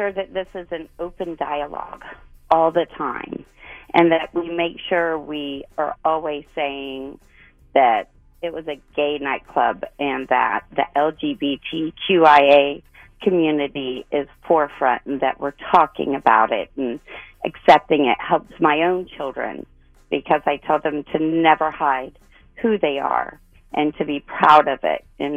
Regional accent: Orlando, Florida, United States; Orlando is my hometown.

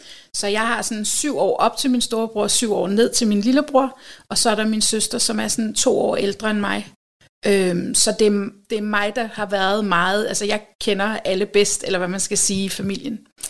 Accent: Rødovre, Capital Region of Denmark, Denmark; Jeg er født og opvokset i Rødovre, som en ud af fire i en børneflok.

